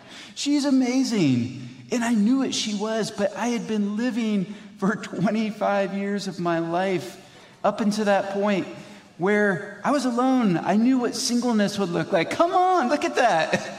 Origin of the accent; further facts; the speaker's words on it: Wapakoneta, Ohio, United States; growing up in Ohio, Wapakoneta, hometown of Neil Armstrong